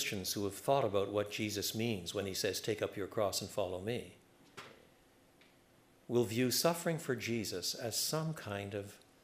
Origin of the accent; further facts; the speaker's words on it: Quebec, Canada; I was brought up in French Canada. I was brought up bilingually.